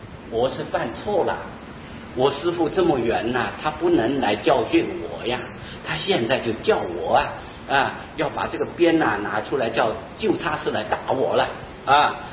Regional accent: China; 我们是中国人，应当是按照我们中国的道统啊

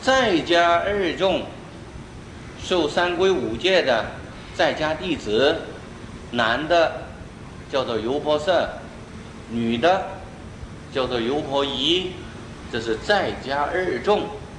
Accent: China; 尽量要使它能够适合我们中国人的口味，要配合我们中国的文法的习惯

